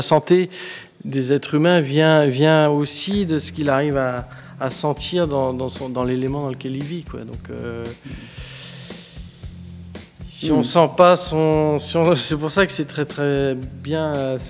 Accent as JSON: {"language": "French", "region": "Brittany", "country": "France", "said": "Quand on est breton, on connaît que le Mont Saint-Michel."}